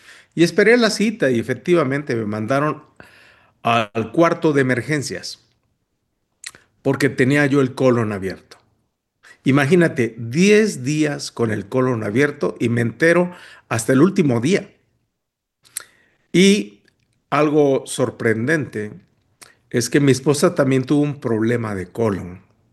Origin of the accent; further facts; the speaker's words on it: Mexico; Y yo, como buen mexicano, decía, no